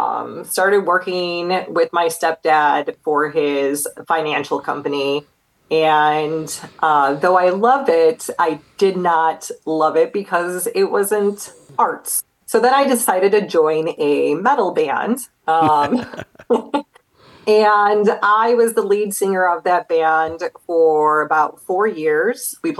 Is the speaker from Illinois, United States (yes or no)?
yes; Chicago Heights, Illinois, United States; also born or lived in Bradenton; So I am from Chicago Heights, Illinois, born and raised. For a very brief moment, I did move to Bradenton, Sarasota, lived there for a few years, came back to the area when I was about 10 years old.